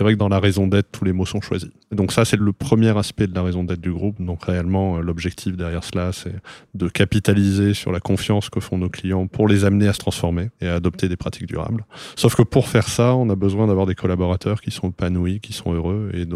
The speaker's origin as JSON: {"language": "French", "town": "Aix-en-Provence", "region": "Provence-Alpes-Côte d'Azur", "country": "France", "said": "je suis originaire d'Aix-en-Provence. J'ai fait une bonne partie de mes études entre Aix et Marseille. Puis j'ai fait une école de commerce à Toulouse."}